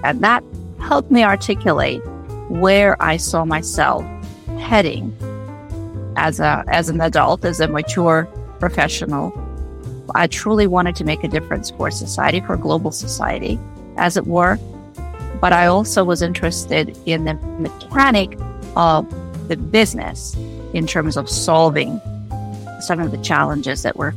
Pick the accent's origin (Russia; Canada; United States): Russia; Moscow; I grew up in Moscow, as you know.